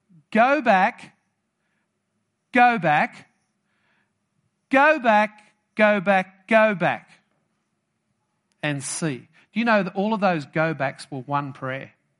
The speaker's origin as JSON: {"language": "English", "country": "Australia", "said": "But I understand Aussie because I'm an Aussie."}